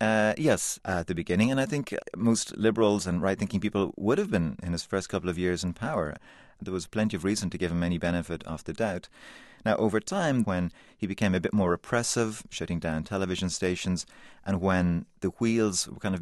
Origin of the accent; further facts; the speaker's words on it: Ireland; I was a perfect fall guy in the sense that, yes, I'm Irish, freckly and blonde, or ginger, if you like.